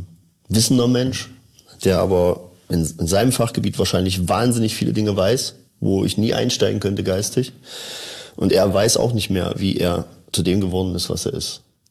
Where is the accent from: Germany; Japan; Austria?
Germany; Saxony-Anhalt; Das ist ein anderer Menschenraum im Zusammenleben als das, wo ich herkomme, aus dem Salzlandkreis